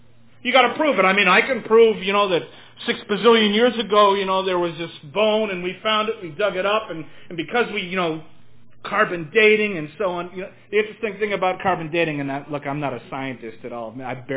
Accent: New York City, New York, United States; So I'm from New York City, and, you know, it's an interesting place.

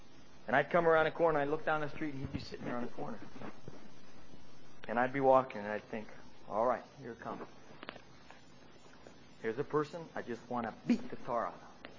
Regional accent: United States; I think it's basically because I'm an American and he's very anti-American, seriously.

